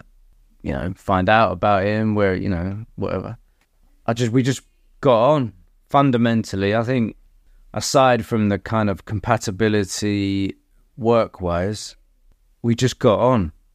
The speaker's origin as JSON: {"language": "English", "region": "London", "country": "United Kingdom", "tie": "born or raised there", "said": "I grew up in London"}